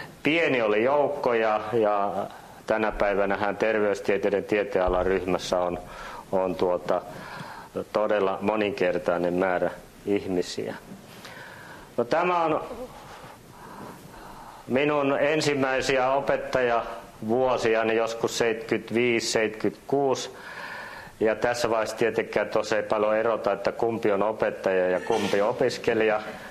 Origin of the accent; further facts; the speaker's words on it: Helsinki, Uusimaa, Finland; pikkupoikana Käpylässä asuessa niin me aina menimme nyrkkeilemään Kumpulan nyrkkeilykehään.